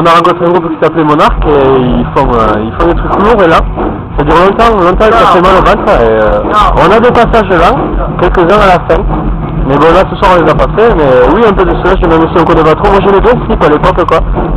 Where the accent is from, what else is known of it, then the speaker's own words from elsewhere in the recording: Toulouse, Occitanie, France; on est de Toulouse, on est 4, et on fait du greencore.